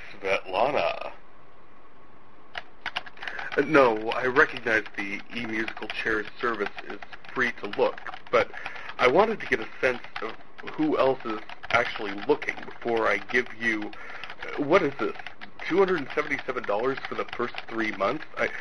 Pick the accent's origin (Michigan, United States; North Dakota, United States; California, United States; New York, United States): North Dakota, United States; I am from North Dakota, here with this week's installment